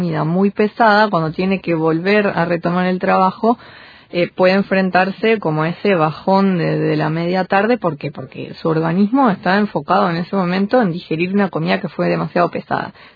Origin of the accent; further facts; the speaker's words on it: Uruguay; como terminando el año, como buenos uruguayos siempre queremos hacer todo lo que no hicimos en el año